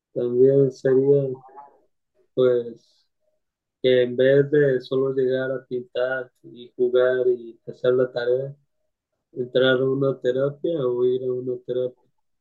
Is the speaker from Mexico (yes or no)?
yes; Hermosillo, Sonora, Mexico; now in Guadalajara, Mexico; Soy de Hermosillo, Sonora, pero vivo aquí en Guadalajara, Jalisco.